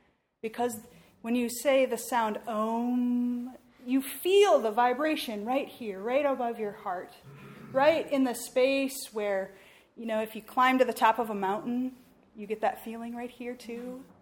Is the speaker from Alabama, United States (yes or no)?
no; South Dakota, United States; I grew up in South Dakota, so there would be snow and trees getting ready.